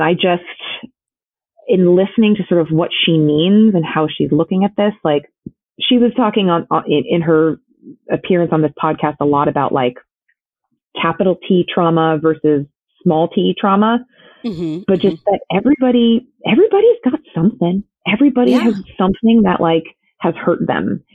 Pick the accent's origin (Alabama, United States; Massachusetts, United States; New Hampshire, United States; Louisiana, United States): Massachusetts, United States; I'm from Massachusetts. Chappaquiddick is very much a thing that I understand.